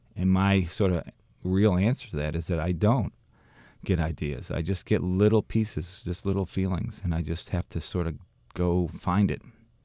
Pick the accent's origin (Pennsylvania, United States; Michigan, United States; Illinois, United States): Michigan, United States; I grew up in Michigan, and I actually never lived all the way up there, but we'd go up there every summer.